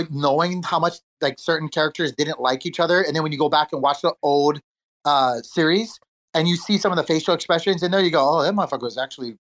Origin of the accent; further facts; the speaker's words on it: Hawaii, United States; taken seriously if I didn't speak at least somewhat more clear than the original, tongue of where I grew up in Hawaii.